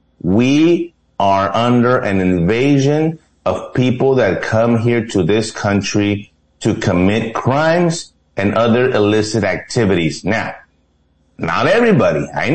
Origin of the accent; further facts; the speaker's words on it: United States; I'm an American, and what's happening to our country, I take it personal.